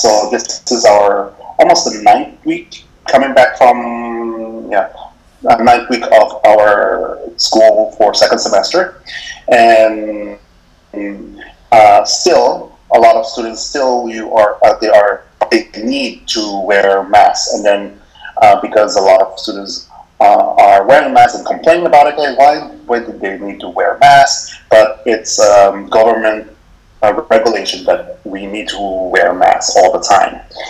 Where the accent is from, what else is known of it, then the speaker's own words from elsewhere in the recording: Philippines; now in Taiwan; I came from the Philippines too, but I'm teaching in Taiwan for more than 16 years.